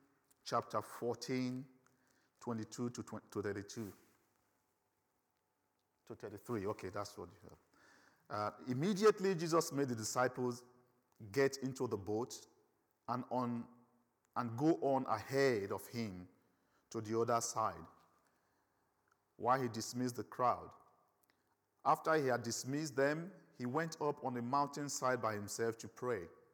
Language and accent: English; Nigeria; accent: Nigerian; And when I get excited, my Nigerian accent kicks in and you don't understand me. So if you don't understand, just speak in tongues. It's similar. I believe God created Nigerians before he created the English people.